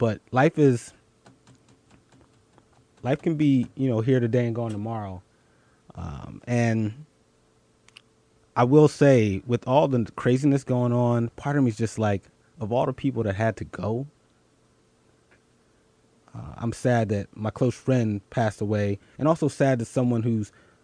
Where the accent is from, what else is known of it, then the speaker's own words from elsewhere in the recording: Philadelphia, Pennsylvania, United States; now in New York City, United States; Shout out to the 215, Daryl from my hometown of Philly, representing as we do what we do here in the 212.